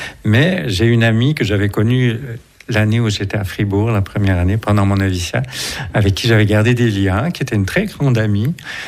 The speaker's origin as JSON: {"language": "French", "region": "Quebec", "country": "Canada", "moved": "as an adult", "lives_now": "Switzerland", "said": "ça va peut-être s'entendre à l'accent, donc je viens du Canada, je viens du Québec. Et je suis arrivé en Suisse la première fois en 1983, 83, comme on dit ici. J'avais 21 ans"}